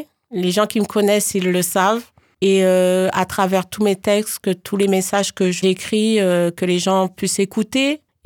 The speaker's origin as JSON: {"language": "French", "town": "Paris", "region": "Île-de-France", "country": "France", "tie": "born or raised there", "said": "voilà, je suis d'origine guadeloupéenne, mais née à Paris. J'ai vécu à Paris, dans la banlieue parisienne."}